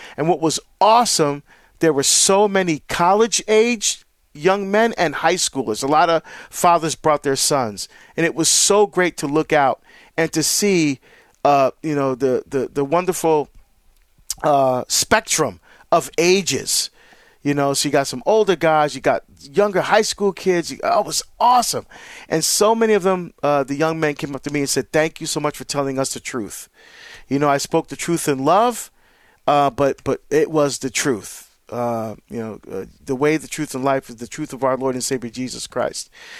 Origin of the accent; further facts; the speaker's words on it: New Jersey, United States; but especially my home state of New Jersey.